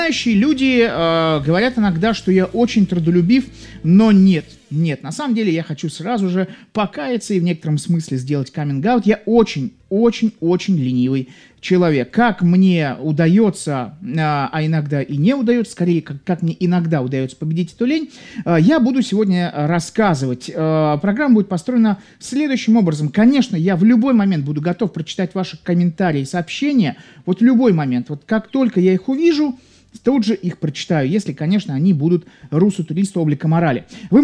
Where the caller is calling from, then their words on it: Nevinnomyssk, Stavropol Krai, Russia; из Невинномысска, вот хочу ответить на ваш вопрос